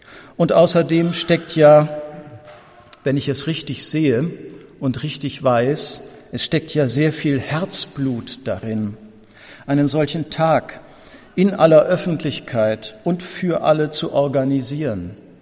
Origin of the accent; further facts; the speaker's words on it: Weser estuary, Germany; Dort, wo ich selber geboren und wo ich aufgewachsen bin, auch zur Schule gegangen bin, getauft und konfirmiert wurde, dort, wo die Weser in die Nordsee mündet